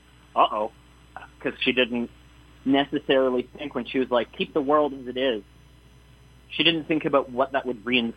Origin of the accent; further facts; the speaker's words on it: Toronto, Ontario, Canada; I'm from Toronto, and I grew up there